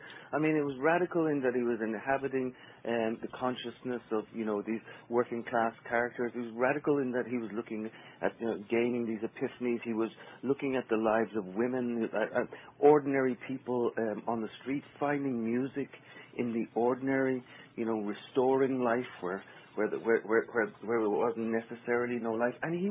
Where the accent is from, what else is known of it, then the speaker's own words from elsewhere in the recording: Ireland; it informed me, as an Irishman, of how Irish I happened to be, and also gave me access to a history that I hadn't really known before.